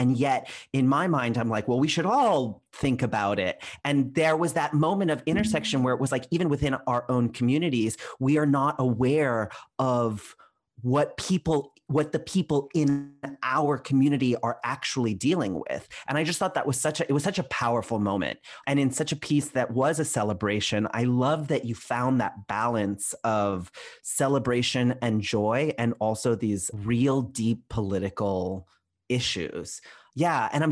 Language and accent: English; Orlando, Florida, United States; I'm from Florida too. Puerto Rican, Ecuadorian household. I grew up in Orlando and I'm just like, oh, Florida.